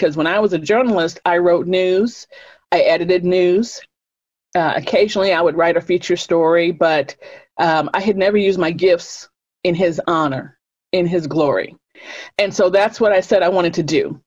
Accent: Chicago, Illinois, United States; I did grow up in a Christian home. I was raised Catholic in Chicago.

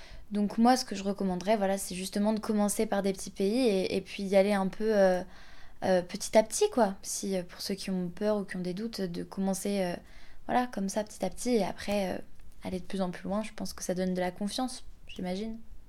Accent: Lyon, Auvergne-Rhône-Alpes, France; j'ai 23 ans. Je suis originaire de Lyon.

